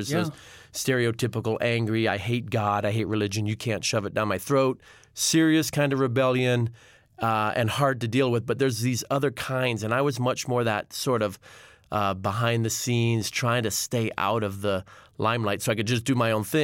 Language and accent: English; Portland, Oregon, United States; because we grew up in Portland, Oregon, and Dad didn't really have festivals in the area.